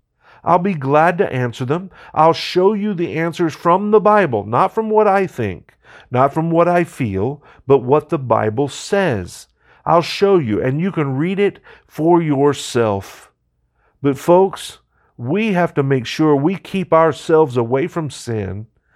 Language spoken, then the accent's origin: English; Kansas, United States; For instance, growing up in Kansas, I say you guys.